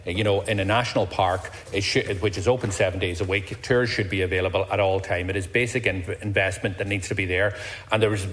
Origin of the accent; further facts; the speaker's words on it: County Donegal, Ireland; I come from Donegal. I can say hand in heart that it is the most beautiful and scenic place in the country.